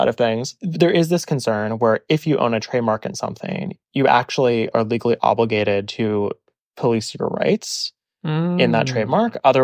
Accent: Midwest, United States; But growing up in the Midwest, we had both.

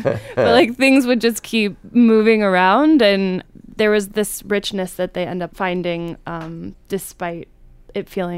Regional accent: Indiana, United States; I grew up in Indiana, actually.

